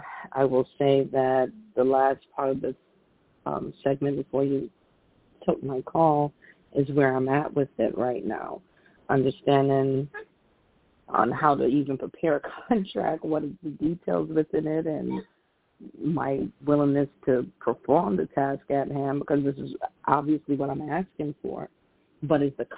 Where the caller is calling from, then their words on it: Stamford, Connecticut, United States; I'm calling in from Stamford, Connecticut.